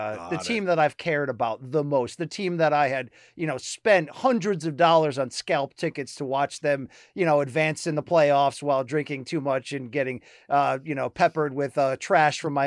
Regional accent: Connecticut, United States; I grew up in Connecticut, which is obviously not far from Boston.

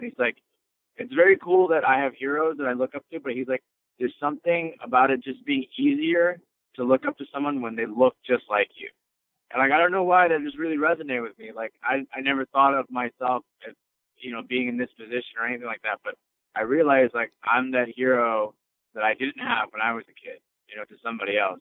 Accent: Chicago, Illinois, United States; I'm American, you know, I'm not the evil foreigner. I was born and raised in Chicago.

